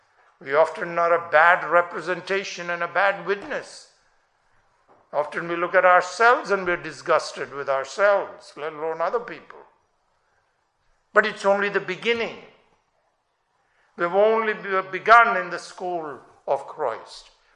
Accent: India; In many churches that I grew up in India, people actually kneel down.

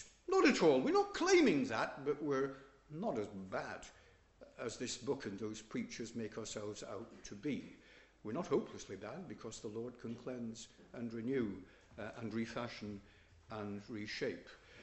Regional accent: Yorkshire and the Humber, United Kingdom; don't know from my accent, possibly still, but you know from my mention on occasions, I am a Yorkshireman

